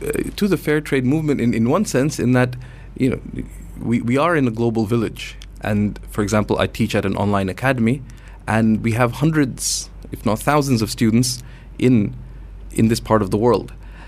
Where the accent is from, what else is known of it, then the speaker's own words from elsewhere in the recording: Canada; my origins are in India and Pakistan, and having grown up in much of my life as well in developing countries, though I'm a Canadian